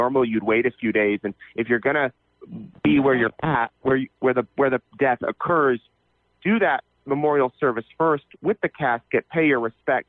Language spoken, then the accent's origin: English; Utah, United States; now in Idaho, United States; I grew up near Salt Lake City.